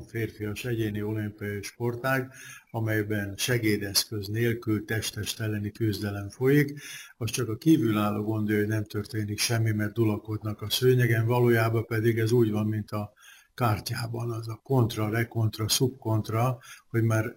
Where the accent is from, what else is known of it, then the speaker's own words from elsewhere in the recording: Pécs, Baranya, Hungary; Ez Pécset volt, én pécsi vagyok gyárilag.